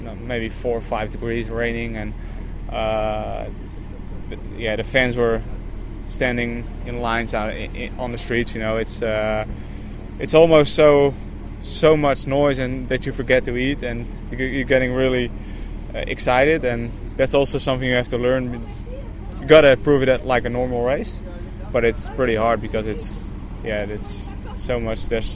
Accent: Netherlands; English is a second language; and I'm from Holland, but still, you know, it's not far from Holland.

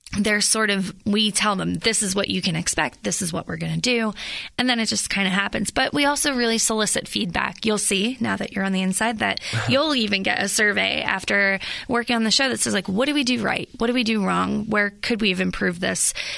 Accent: New Jersey, United States; I'm originally from New Jersey, and I studied theater performance and direction

